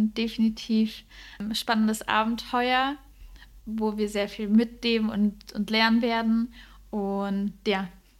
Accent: Germany; wir sind weiße Frauen, die in Deutschland beide groß geworden sind.

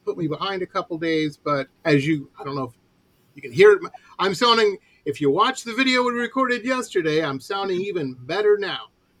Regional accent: Detroit, Michigan, United States; I grew up in Metro Detroit, and I've never been in the music business.

